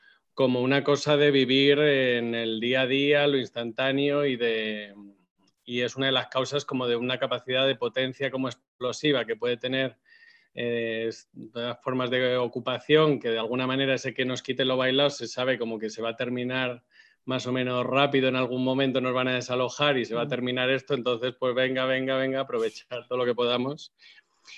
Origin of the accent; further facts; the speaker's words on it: Madrid, Community of Madrid, Spain; Bueno, yo soy de Madrid